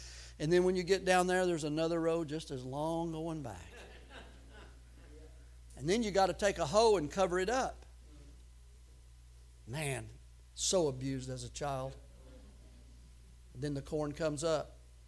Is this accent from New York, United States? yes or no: no; Tennessee, United States; No, I'm just from Tennessee.